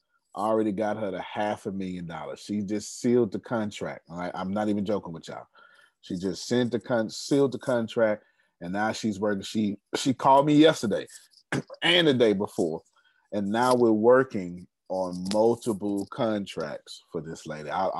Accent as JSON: {"language": "English", "region": "Texas", "country": "United States", "said": "Okay. I'm from Texas. There you go."}